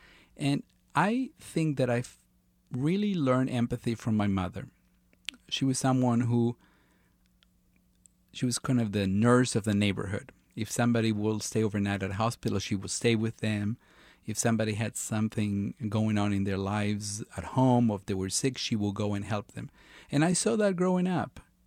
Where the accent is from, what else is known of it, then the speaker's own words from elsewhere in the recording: Argentina; now in United States; the time I grew up in Argentina and then the time I came to America